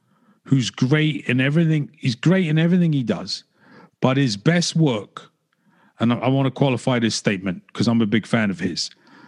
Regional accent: Hackney, London, United Kingdom; I grew up in Hackney. He grew up in London Fields, which is 4 blocks over from where I lived in Hackney.

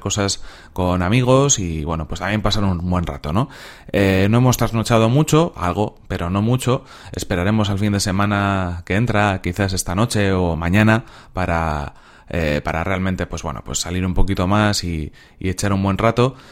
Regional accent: Bilbao, Basque Country, Spain; yo soy de Bilbao, aunque vivo en Santurchi, pero bueno, he nacido en Bilbao y he vivido muchos años en Bilbao

